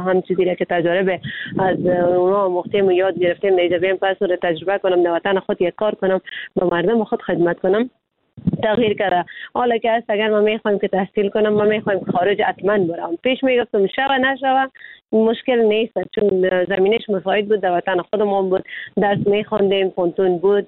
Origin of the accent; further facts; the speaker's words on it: Afghanistan; ما خود ما افغان هستیم